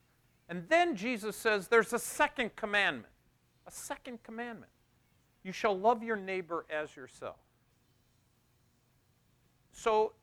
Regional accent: United States; You know, I always tell people as an American, a bad day for me is when my ice maker doesn't work.

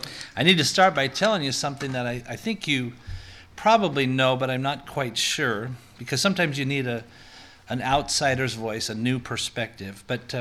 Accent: Seattle, Washington, United States; Well, we're from Seattle, of course, we're Seahawks fans.

